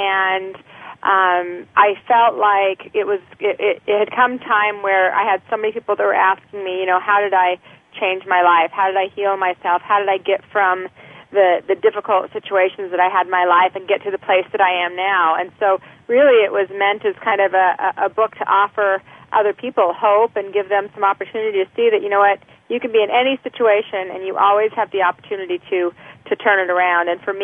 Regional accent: Salt Lake City, Utah, United States; I was raised in Salt Lake City, Utah, so I have family all around me that was very religious, but I wasn't raised with religion.

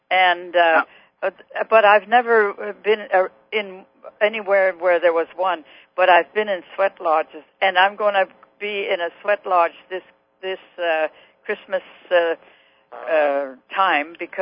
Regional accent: Manitoba, Canada; I always kept my identity because I came from Manitoba, you know

